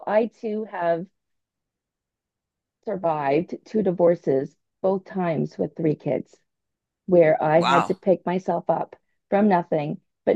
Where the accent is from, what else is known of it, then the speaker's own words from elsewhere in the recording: Canada; I decided to move back to my hometown where my parents still are. I had been away for 20 years just throughout Canada.